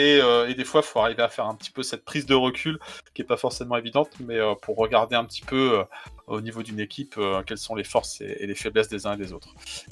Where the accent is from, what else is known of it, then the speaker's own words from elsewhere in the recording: Brittany, France; Moi, je suis breton, donc les Gaulois.